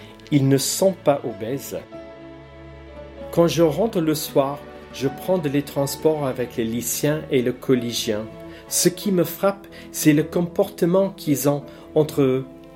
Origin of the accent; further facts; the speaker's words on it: Ireland; French is a second language; moved away as an adult; also born or lived in London; now in Tarascon, France; J'ai grandi en Irlande, je l'ai quitté à la fin des années 80. J'étais instite à Londres pendant des années